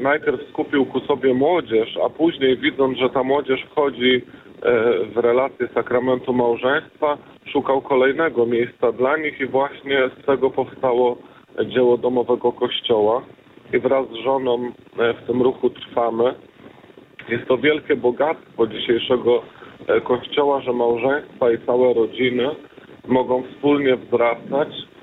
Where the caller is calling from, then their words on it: Chojna, West Pomeranian Voivodeship, Poland; ja jestem z Chojni, z parafii Matki Bożej Królowej Polski.